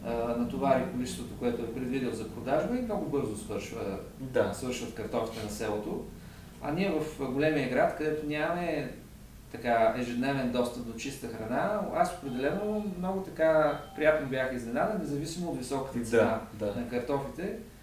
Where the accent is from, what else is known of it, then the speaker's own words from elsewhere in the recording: Plovdiv, Plovdiv Province, Bulgaria; Веднага се сещам за подобен пример в моя роден град Пловдив